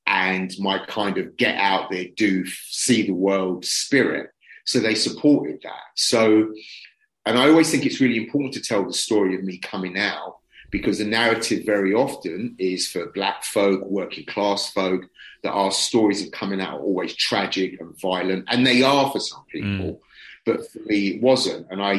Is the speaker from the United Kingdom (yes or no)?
yes; Brixton, London, United Kingdom; My grandparents came here, my mum and dad came here, and I was born and raised working class in Brixton.